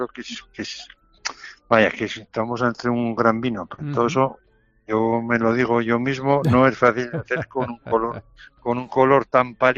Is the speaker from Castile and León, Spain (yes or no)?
no; Cintruénigo, Navarre, Spain; yo soy de Cintruénigo, ahí es donde teníamos la bodega